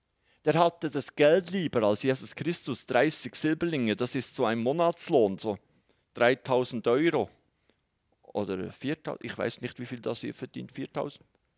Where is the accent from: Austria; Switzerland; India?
Switzerland; Bern; Als Berner kann man fast nicht anders, weil wir sind ja schon so langsam beim Reden.